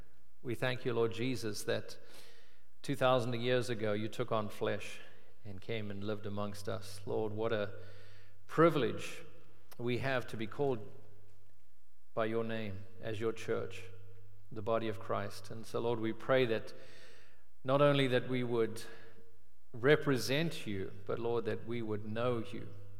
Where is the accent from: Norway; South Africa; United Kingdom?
South Africa; moved away as an adult; now in United States; It's not something we grew up celebrating in South Africa, but we had lots to be thankful for. And so 21 years ago, we had our first Thanksgiving in America